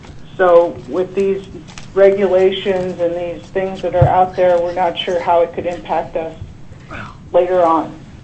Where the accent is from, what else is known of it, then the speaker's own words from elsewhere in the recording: Iliamna, Alaska, United States; I grew up in Iliamna, Alaska.